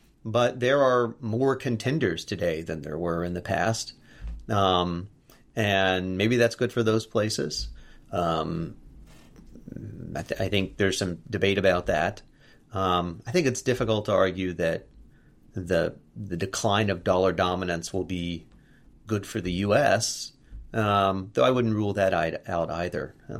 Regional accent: United States; I mean, as an American, I tend to think that I'm a beneficiary of dollar dominance.

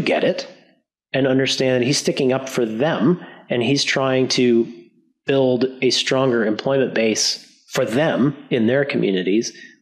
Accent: New York, United States; he was always on the cover of the New York Post when I was a kid growing up in the New York area.

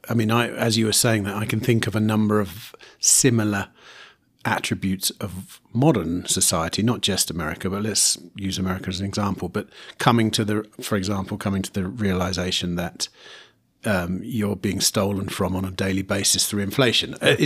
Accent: United Kingdom; Can you set the scene then for me as a Brit who knows little or nothing about that time?

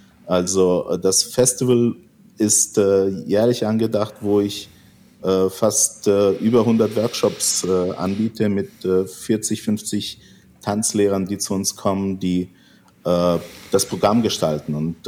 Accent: Karlsruhe, Baden-Württemberg, Germany; Ja, ich bin ein Deutscher, der in Karlsruhe aufgewachsen ist. Ich habe einen Background aus dem Balkan. Ich bin, also meine Großeltern waren Serben und ich habe in Karlsruhe meine Ausbildung

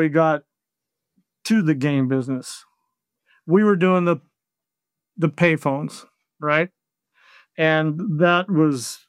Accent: Clam Falls, Oregon, United States; So, you know, and I'm from Clam Falls, Oregon.

